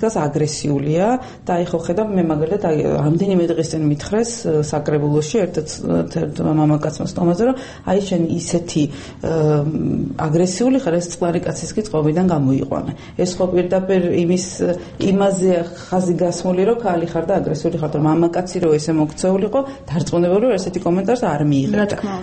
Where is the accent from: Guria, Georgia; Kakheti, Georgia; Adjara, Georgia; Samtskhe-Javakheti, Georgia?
Adjara, Georgia; მე აჭარიდან ვარ, რეგიონიდან ვარ